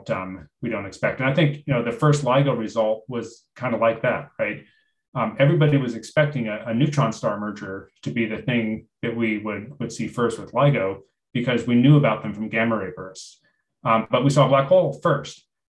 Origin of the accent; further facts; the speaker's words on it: New Mexico, United States; I'm actually originally from New Mexico, so I'm from out that way as well.